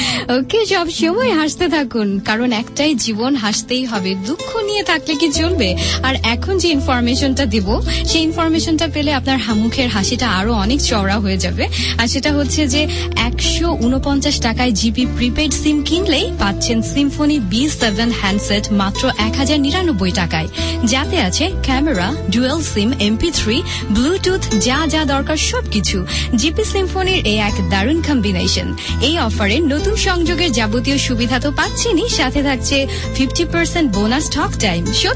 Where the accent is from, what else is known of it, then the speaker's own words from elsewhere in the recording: Bangladesh; Exactly, I love Bangladesh and we love Bangladesh, এবং আমরা গর্বিত যে আমরা বাঙালি।